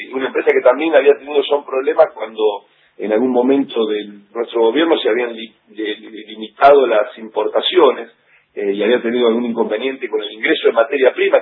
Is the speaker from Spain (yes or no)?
no; Chivilcoy, Buenos Aires Province, Argentina; el nivel de tarifas que teníamos en el interior, bueno, yo soy de Chivilcoy, digamos